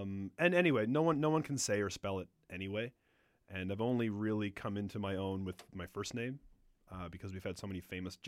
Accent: Nova Scotia, Canada; And I'm from Nova Scotia

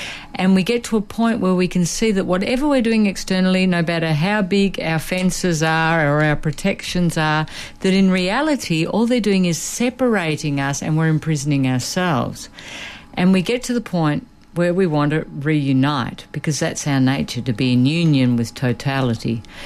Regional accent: Australia; I'm Australian

